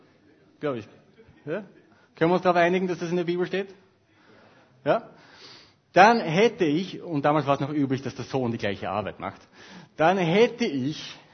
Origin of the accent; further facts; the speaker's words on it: Austria; born there; also born or lived in Sweden; Ich bin vor 5 Monaten aus Schweden nach Österreich übersiedelt. Ich bin gebürtiger Österreicher. Es kann sein, dass es sich nicht ganz so anhört. Ich habe mehr als 11 Jahre in Schweden gewohnt. Zurzeit wohnen wir bei meinen Eltern. Ich bin über 30 Jahre.